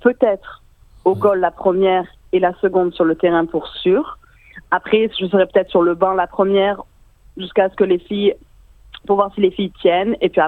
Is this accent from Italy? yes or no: no; south of France, France; moi je suis du Sud, j'habite près de Marseille